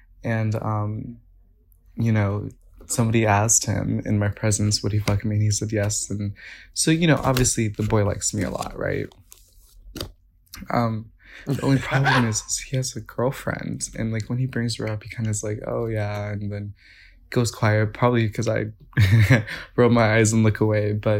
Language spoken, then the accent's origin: English; Gainesville, Florida, United States; I'm from Gainesville, Florida.